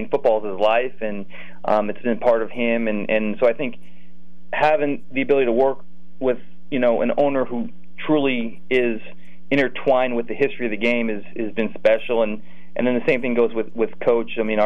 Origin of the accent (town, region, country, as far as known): Mount Carmel, Pennsylvania, United States; born or raised there